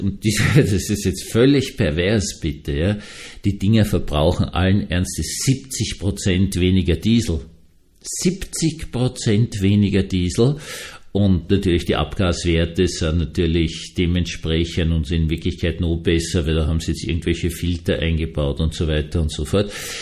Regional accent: Vienna, Austria; ich bin in Wien aufgewachsen, in einer wunderbaren, schönen, großen Bürgerwohnung, mit Spalten von ein paar Millimeter in den Fenstern drinnen.

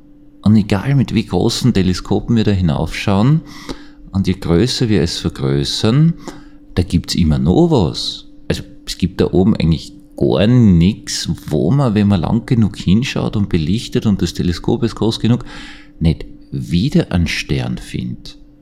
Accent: Vienna, Austria; Als Wiener kann ich das sagen

